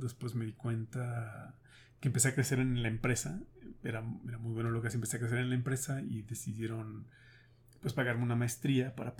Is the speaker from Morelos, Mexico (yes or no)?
yes; Cuernavaca, Morelos, Mexico; moved away as an adult; Soy oriundo de Cuernavaca, ahí nací, ahí viví 18 años de mi vida. Después me fui a estudiar mi carrera a la Universidad de Texas en Austin.